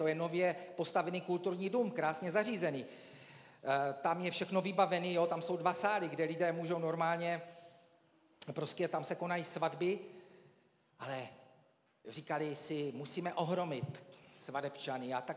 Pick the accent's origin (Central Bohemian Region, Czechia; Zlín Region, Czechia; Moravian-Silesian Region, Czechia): Zlín Region, Czechia; Nivnice; oni totiž u nás v Nivnici klidně, když je svatba, tak se zastaví doprava